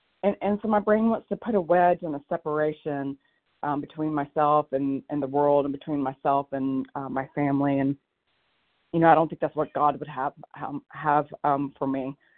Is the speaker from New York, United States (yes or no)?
no; Oregon, United States; Yeah, you bet. Good morning. I'm from Oregon.